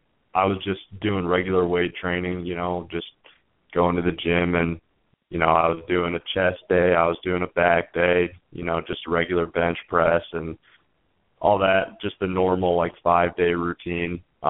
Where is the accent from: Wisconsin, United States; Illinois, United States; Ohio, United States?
Ohio, United States; Twinsburg; and I'm from Twinsburg, Ohio.